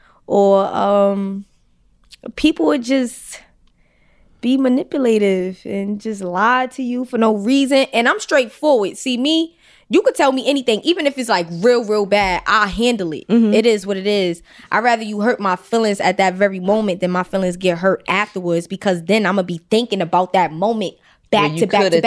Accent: New York, United States; I went to MS 113. That's Clinton Hills.

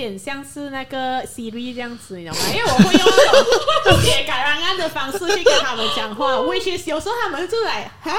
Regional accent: Malaysia; 我们就是从小就是念国民型学校，我觉得就是我们的自我身份认同比较多是我就是华人啊，我不会讲我是马来西亚人先

